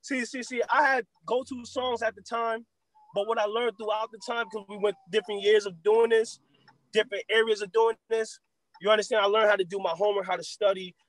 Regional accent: Paterson, New Jersey, United States; I don't really try to let people know I'm from Paterson, New Jersey, or from the East Coast.

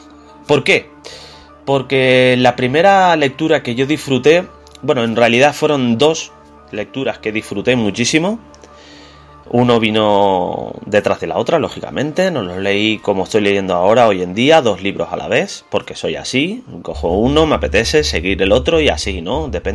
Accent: Canary Islands, Spain; y dos, es que soy canario. Sí, soy canario.

